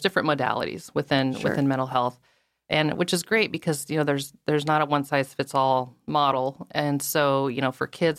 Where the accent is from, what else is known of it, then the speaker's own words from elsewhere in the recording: Anchorage, Alaska, United States; I have born and raised in Alaska.